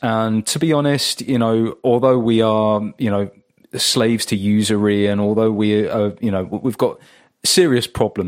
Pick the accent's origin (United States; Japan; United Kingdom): United Kingdom; as a Brit you can't enter the USA unvaccinated still to this day